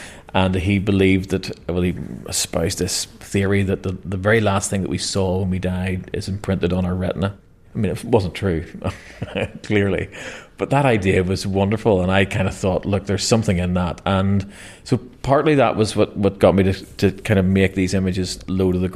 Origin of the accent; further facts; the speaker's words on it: Belfast, Northern Ireland, United Kingdom; I grew up in Ballysillan, so this is the local park. This is a park we went to as children.